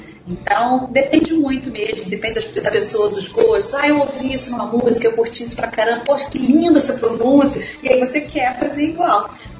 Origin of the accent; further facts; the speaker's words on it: Brazil; born there